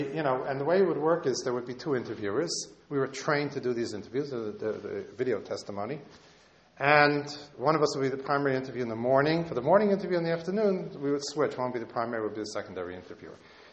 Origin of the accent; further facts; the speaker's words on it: New York City, New York, United States; being a New Yorker, once the subway ends, as far as I'm concerned, the world ends.